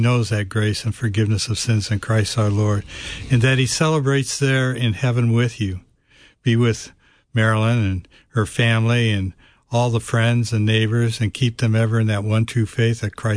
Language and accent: English; United States; Well, yeah, I'm an American.